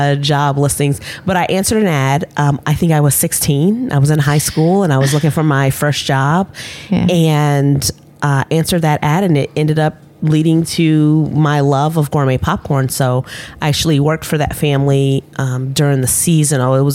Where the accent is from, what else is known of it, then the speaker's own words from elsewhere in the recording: Kansas City, Missouri, United States; also born or lived in Chicago; Well, I was born in Chicago, just north of Chicago, but I grew up and spent all of my formative years in Kansas City, Missouri.